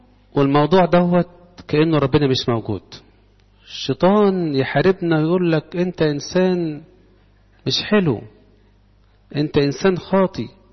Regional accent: Egypt; أديكم مثال عملي في حياتنا كمصريين

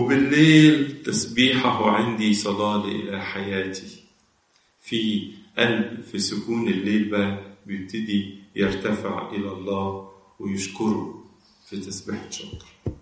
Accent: Egypt; يعني كلنا كمصريين نعرف الهرم

